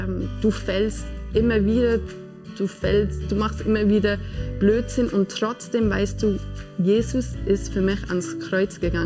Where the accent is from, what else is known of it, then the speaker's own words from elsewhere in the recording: Ins, Bern, Switzerland; Ich komme aus Ins